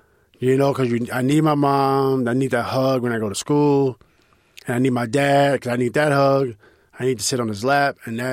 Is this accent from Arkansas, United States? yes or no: no; Queensbridge, New York, United States; Yeah, and I grew up in 1979, and then in the 80s, it was tough